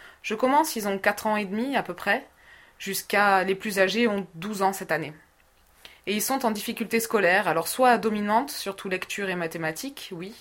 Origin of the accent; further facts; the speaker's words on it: Biarritz, Nouvelle-Aquitaine, France; Je suis née ici, hein, puis j'ai toujours habité ici. Voilà. Pur produit, pur produit.